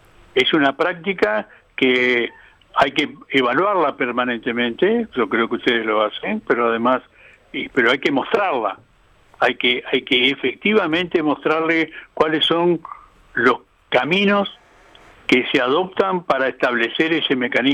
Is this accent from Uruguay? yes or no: yes; Uruguay; nosotros como uruguayos